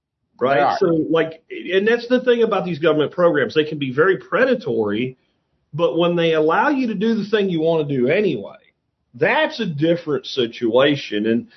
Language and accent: English; Pennsylvania, United States; because I grew up in Schuylkill County.